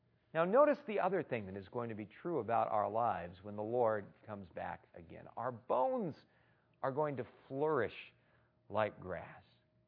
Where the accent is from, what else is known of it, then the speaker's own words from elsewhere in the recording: California, United States; and where I grew up in California, parties basically happened in a dark, dark place